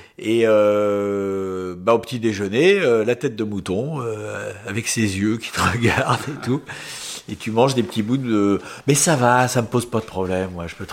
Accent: France; j'oublie que je suis français à ce moment-là

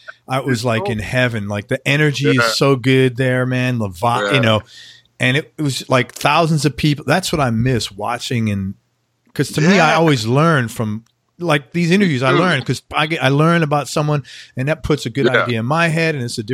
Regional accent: New York City, New York, United States; I'm from New York City originally

